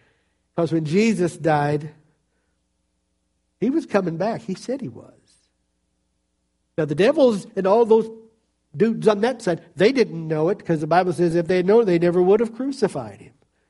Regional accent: Virginia, United States; When I grew up in Virginia, a rod and a staff meant you're going to get a whooping.

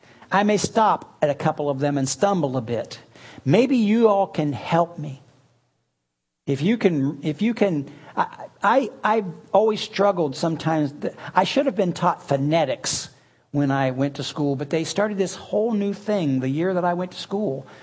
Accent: the South, United States; I know I'm from the South, right?

